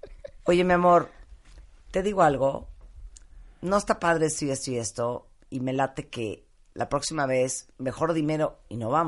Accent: Spain; yo soy español.

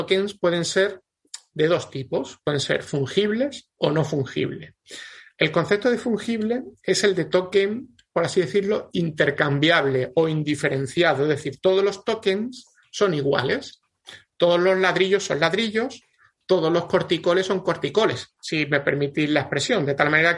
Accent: Andalusia, Spain; yo como soy andaluz, los tickets de la feria, ¿no?

